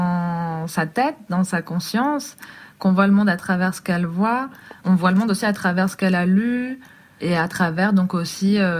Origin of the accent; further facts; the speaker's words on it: France; Tout simplement parce que je suis française, même si je vais en Belgique.